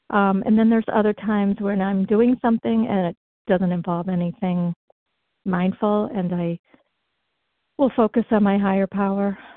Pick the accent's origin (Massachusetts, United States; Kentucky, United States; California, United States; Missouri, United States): Massachusetts, United States; Peabody; And I said, well, I grew up in Peabody.